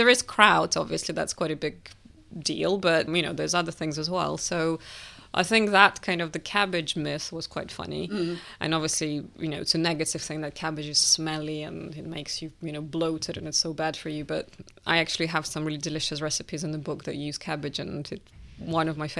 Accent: Russia; when I told people that I am from Russia or am writing a book about Russian food

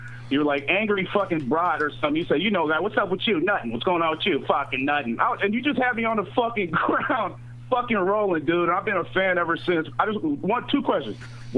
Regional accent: Tacoma, Washington, United States; I'm from Tacoma, Washington, man. I'm just calling.

